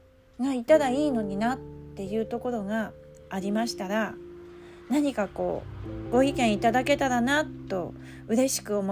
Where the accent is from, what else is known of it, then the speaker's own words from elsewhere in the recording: Chiba, Japan; そんな私は今月いっぱい地元の千葉のね、不動産屋さんで事務パートをしてるんですけど